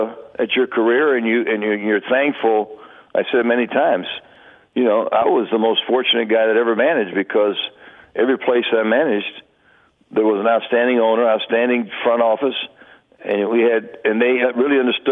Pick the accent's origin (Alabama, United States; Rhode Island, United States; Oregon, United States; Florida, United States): Florida, United States; Tampa; I was raised around Park, first in Ybor City. It was a place called Cascade, and then our family moved when I was 10 years old to West Tampa